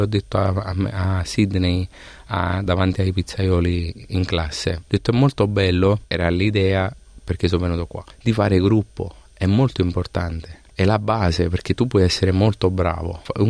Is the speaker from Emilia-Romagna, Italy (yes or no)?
no; Naples, Campania, Italy; sono napoletano e ho la fortuna di essere nato nella città della pizza più famosa al mondo, la città di Totò e di Sofia Loren.